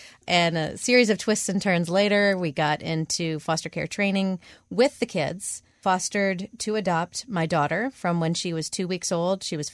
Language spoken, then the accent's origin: English; Michigan, United States; now in Philadelphia, United States; No. I am from Michigan originally. So I got my bachelor's and master's degree at the University of Michigan.